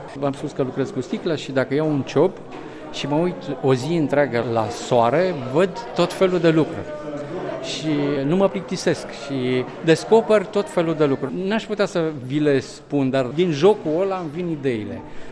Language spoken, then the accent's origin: Romanian; Moldavia, Romania; pentru că sunt moldovean și așa a fost și la îndemnul altor prieteni, să fie albastru de Voroneț, să fie ceva din zona noastră